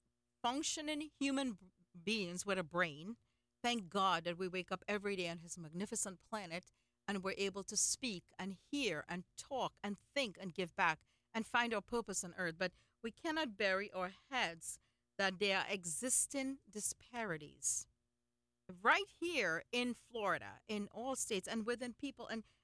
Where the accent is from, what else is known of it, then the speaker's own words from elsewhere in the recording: Trinidad & Tobago; I was a dark little Indian girl growing up in Trinidad and Tobago